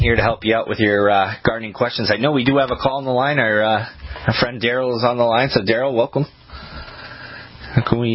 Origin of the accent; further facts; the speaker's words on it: Maine, United States; but I grew up in Maine, so most of my life it was loam.